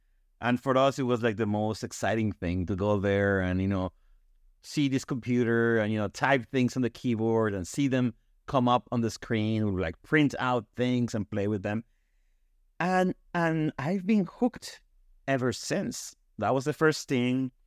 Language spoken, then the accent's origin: English; Mexico; now in Oakland, United States; currently live in the San Francisco Bay Area in Oakland, for those of you familiar with the area, but I'm not from here. I was born in Mexico. I grew up there all the way to school.